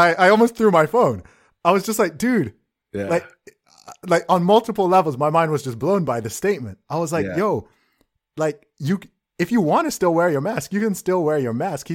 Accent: Saudi Arabia; I grew up in Saudi Arabia, so I've kind of got like an interesting contrast here

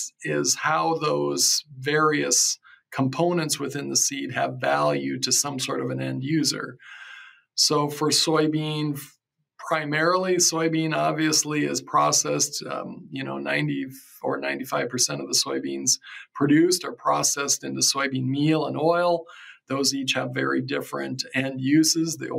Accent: Iowa, United States; I grew up in Iowa on a corn and soybean farm there.

